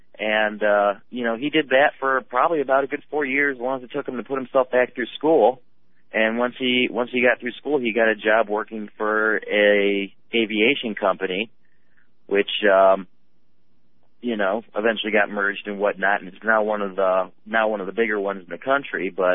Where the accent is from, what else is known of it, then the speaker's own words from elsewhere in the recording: Flint, Michigan, United States; born there; now in Georgia, United States; here in Georgia, like I'm a Southern transplant. I was not born here. I'm a Michigander by birth. I was born in Flint, Michigan.